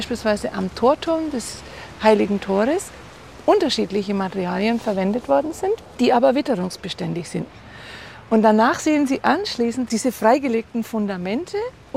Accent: Donauwörth, Bavaria, Germany; Ich komme aus Donauwörth.

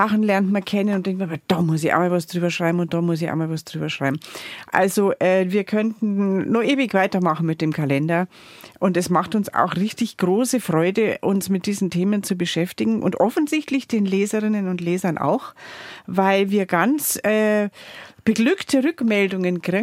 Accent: Bavaria, Germany; muss man als Bayerin sagen

